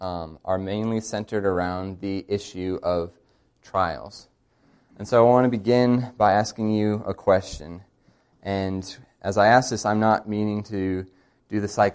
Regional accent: Roswell, Georgia, United States; I'm from Roswell, Georgia, so that's about a 40-hour drive southeast of here, down in about the southeast corner of America. I grew up in a family of six kids

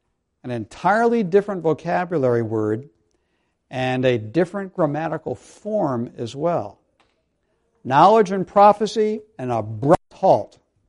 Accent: New England, United States; Okay, I'm from New England, and I follow the Red Sox.

